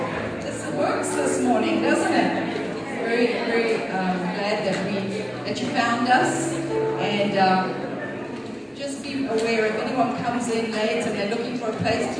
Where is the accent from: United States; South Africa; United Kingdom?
South Africa; You know, I grew up in South Africa